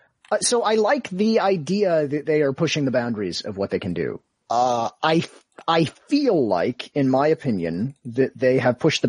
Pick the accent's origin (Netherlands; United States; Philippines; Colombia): United States; Indiana